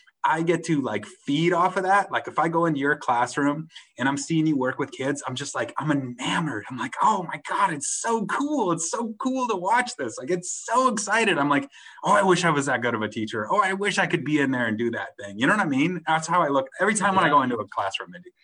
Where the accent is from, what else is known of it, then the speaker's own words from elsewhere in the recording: Shepherd, Montana, United States; Shepherd, Montana, my hometown.